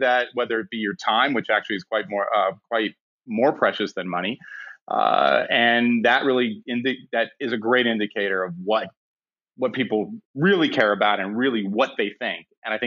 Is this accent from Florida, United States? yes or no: yes; Miami, Florida, United States; I grew up in Miami. I used to plot hurricanes when I was 8 years old coming across the Atlantic in Miami